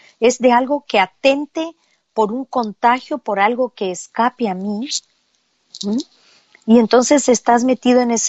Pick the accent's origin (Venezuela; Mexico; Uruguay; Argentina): Uruguay; Yo soy de Uruguay, me agarró la pandemia, en la declaración de pandemia a los 3 días de llegar aquí.